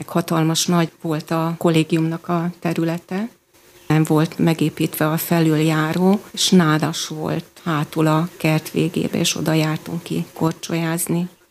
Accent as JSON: {"language": "Hungarian", "town": "Abaújszántó", "region": "Borsod-Abaúj-Zemplén", "country": "Hungary", "tie": "born or raised there", "also_born_or_lived": "Putnok / Jánoshalma", "said": "Én Putnokon születtem, egy borsodi kis faluba. Ebből a faluból mi Abaújszántóra költöztünk szüleimmel, édesapám ott tanított, és húgom ott is született."}